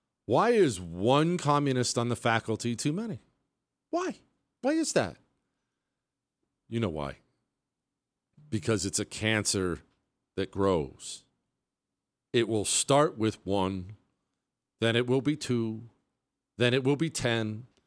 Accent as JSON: {"language": "English", "country": "United States", "said": "I'm an American."}